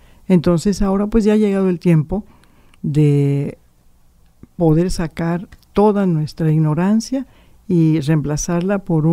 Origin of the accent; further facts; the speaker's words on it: Mexico City, Mexico; born there; Yo nací en la Ciudad de México y mi papá, la familia paterna, es de Cuautla, de Morelos, muy cerquita de la Ciudad de México, que es puro mexica. Y la familia de mi mamá viene del estado de Michoacán